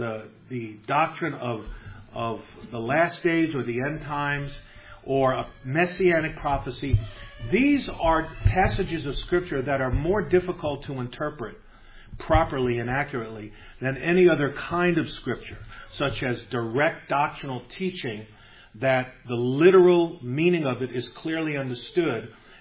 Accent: Brooklyn, New York, United States; When I was a boy growing up in Brooklyn, it wasn't like these Jews, where there were great prejudices embedded deeply in my heart

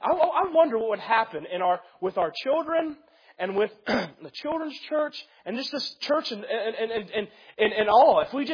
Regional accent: Ohio, United States; So anyways, I grew up in Ohio, so it was a little colder up there.

